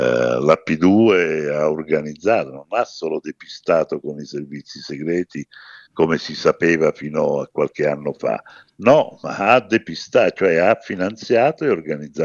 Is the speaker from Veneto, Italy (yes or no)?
no; Naples, Campania, Italy; perché come sapete sono napoletano